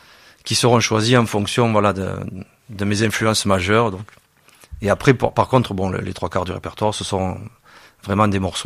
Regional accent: Narbonne, Occitanie, France; je suis natif de Narbonne.

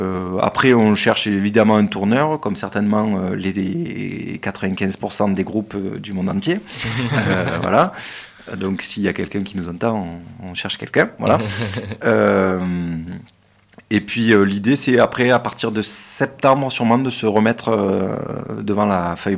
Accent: Marseille, Provence-Alpes-Côte d'Azur, France; Parce que je suis de Marseille au départ, ouais. Même si mon cœur est ici, ma famille est de Marseille, enfin une partie de ma famille est de Marseille. Et du coup, le funk, j'ai commencé ça à Marseille en fait.

